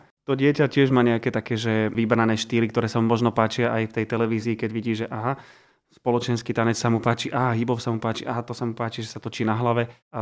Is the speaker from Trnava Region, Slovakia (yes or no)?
yes; Trnava Region, Slovakia; accent: Trnava dialect; poviem príklad, oplašený, ak sa hovorí u nás v Trnavčine